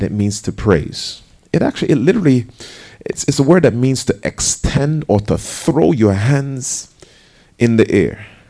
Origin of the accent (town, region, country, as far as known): Jamaica; born or raised there; also born or lived in New Jersey, United States